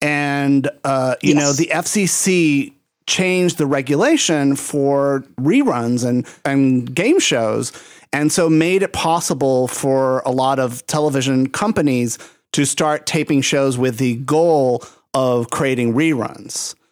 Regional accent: Puerto Rico; I'm from Puerto Rico, and when we watched the show, we were more attracted to the fact that the contestants were really nervous

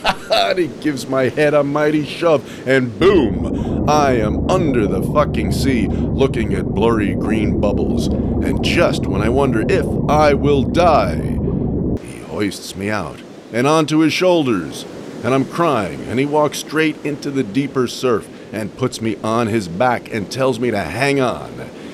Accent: New York, United States; And to me, growing up in New York, summer meant mostly one thing, the beach.

